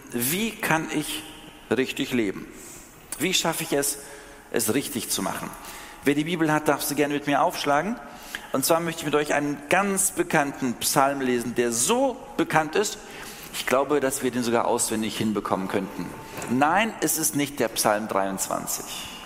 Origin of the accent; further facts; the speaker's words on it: Germany; Ich als Deutscher habe gelesen, Quente.